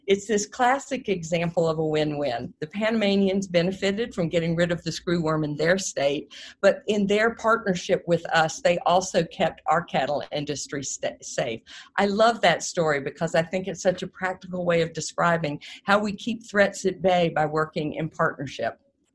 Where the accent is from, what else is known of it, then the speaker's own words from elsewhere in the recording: Florida, United States; The screwworm that used to be such a plague to the cattle industry in my home state of Florida